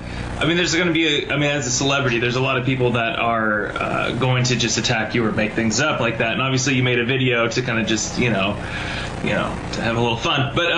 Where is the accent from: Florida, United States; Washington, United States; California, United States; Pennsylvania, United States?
Washington, United States; Spokane; you know, I've seen your shows a few times when you've come to Seattle. I'm from Spokane